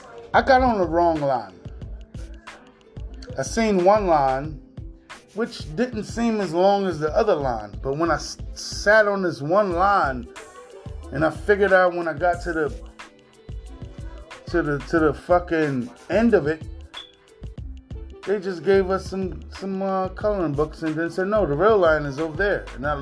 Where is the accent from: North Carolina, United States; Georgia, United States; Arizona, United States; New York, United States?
New York, United States; New York City; I grew up in a religious family, but then at the same time, I grew up in New York City